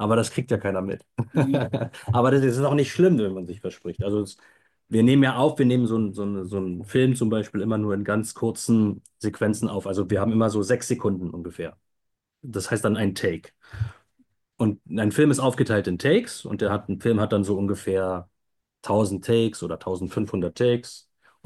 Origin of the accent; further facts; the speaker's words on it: Berlin, Germany; Ja, ich komme aus Berlin, bin hier auch zur Schule gegangen, hier geboren und aufgewachsen.